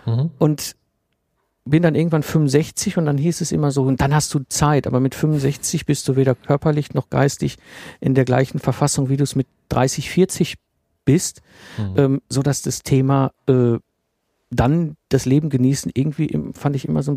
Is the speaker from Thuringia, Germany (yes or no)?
no; North Rhine-Westphalia, Germany; ich bin im Ruhrgebiet aufgewachsen, zwischen Kohle und Stahl damals noch, das heißt 74er Baujahr